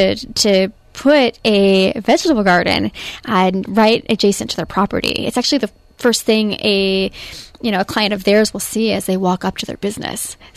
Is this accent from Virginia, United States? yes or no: no; Forks, Washington, United States; I grew up in Forks, Washington. So it's very close to the northwest tip of the United States, actually.